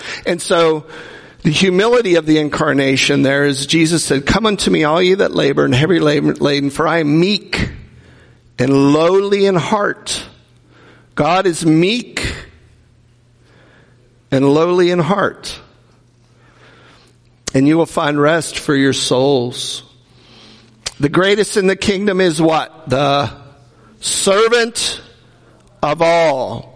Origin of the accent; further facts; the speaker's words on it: the North, United States; I'm a Northerner, always have been a Northerner, but I like y'all.